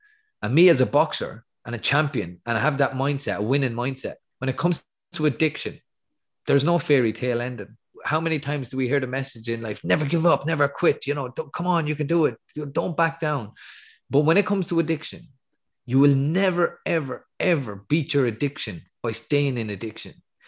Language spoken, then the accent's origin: English; Athy, Kildare, Ireland; And I hear it in my hometown of Athy, and many other towns, I'm sure, are the same as well.